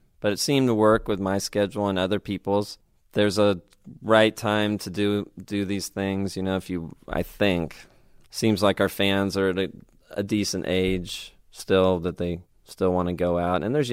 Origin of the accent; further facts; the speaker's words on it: United Kingdom; for some reason I said that and just being British.